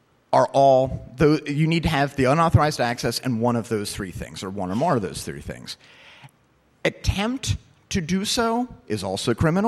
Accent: New Jersey, United States; me growing up in New Jersey, if being a douchebag was illegal, we'd be in trouble.

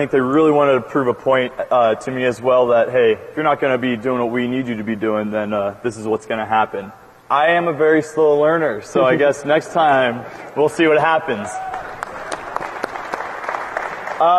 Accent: Roundup, Montana, United States; I'm from Roundup, Montana, and I still wouldn't trust my views on farming

